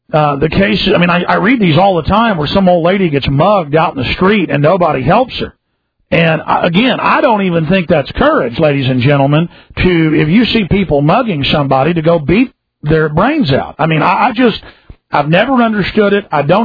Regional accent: Dallas, Texas, United States; now in Austin, United States; I can't believe how sweet and nice Austin is compared to growing up in Dallas.

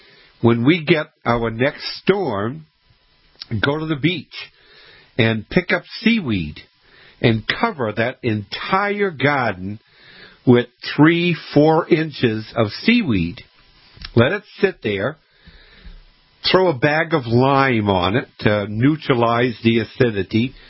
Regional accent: Scituate, Massachusetts, United States; I grew up in Scituate, which is almost on Cape Cod.

